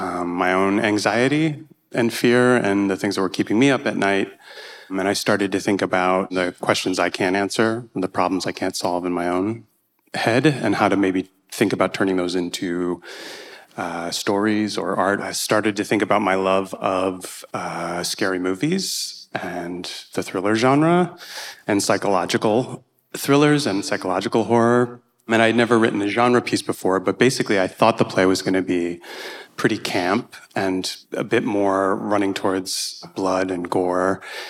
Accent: Scranton, Pennsylvania, United States; So I grew up in Scranton, Pennsylvania.

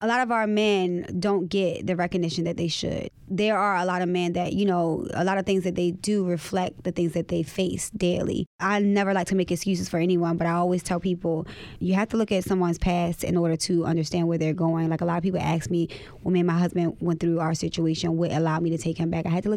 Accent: Baltimore, Maryland, United States; I think where I grew up in West Baltimore, everyone's mom was on drugs.

